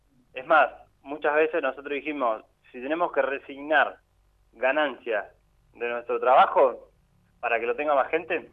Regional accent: Santa Rosa, La Pampa, Argentina; Yo soy de Santa Rosa, La Pampa

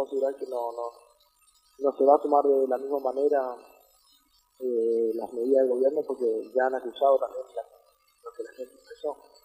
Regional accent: Argentina

